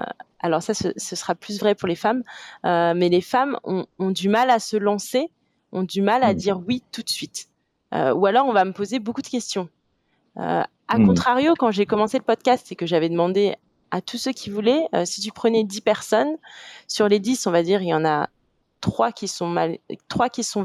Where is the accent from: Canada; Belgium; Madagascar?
Madagascar; je peux dire nous, parce que tu vois, je suis malgache